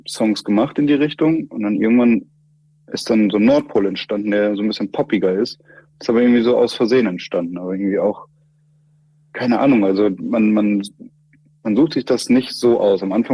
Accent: Nordhorn, Lower Saxony, Germany; Also ich bin aufgewachsen in Nordhorn. Für Leute, die das nicht kennen, wahrscheinlich die meisten. Das ist direkt an der niederländischen Grenze.

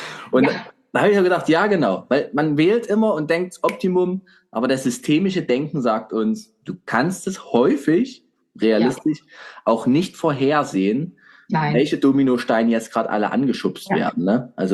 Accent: Germany; aber ich bin ja selber Deutscher. Ich sag, wir Deutschen, wir machen ganz häufig Dinge, die so auf die Unendlichkeit ausgerichtet sind.

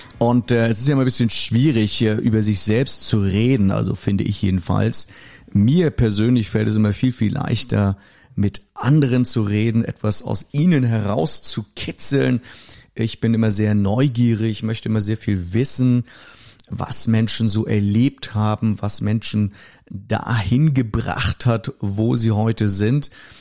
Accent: Brandenburg, Germany; ich bin ja sehr oft umgezogen in meinem Leben, aber größtenteils aufgewachsen in Brandenburg.

